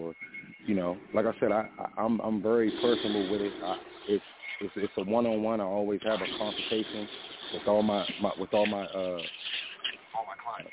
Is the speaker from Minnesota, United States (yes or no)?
no; Washington, District of Columbia, United States; now in Long Beach, United States; I'm from Washington, D.C. originally. I live in Long Beach.